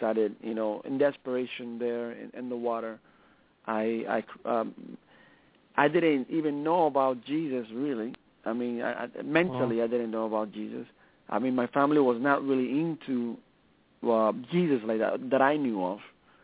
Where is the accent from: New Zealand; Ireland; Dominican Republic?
Dominican Republic; now in Miami, United States; So you can say that I was sort of, at the later part of my life, I was raised here in America. But Miami's awesome.